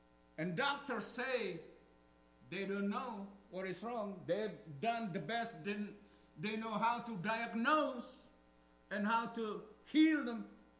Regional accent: Indonesia; If I see other religions, I come from Indonesia, from Asia, other religions know curses so well.

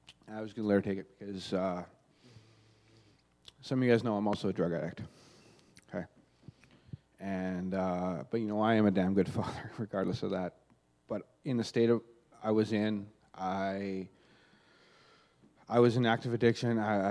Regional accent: Edmonton, Alberta, Canada; now in Red Deer, Canada; You know what? I'm from Edmonton. I'm not from Red Deer. I've only been here a couple times. I've driven through. But I came here two and a half months ago, for her.

